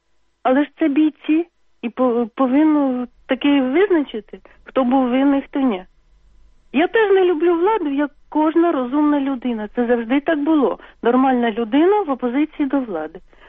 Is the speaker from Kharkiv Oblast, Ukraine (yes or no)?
no; Kyiv, Ukraine; я з Києва.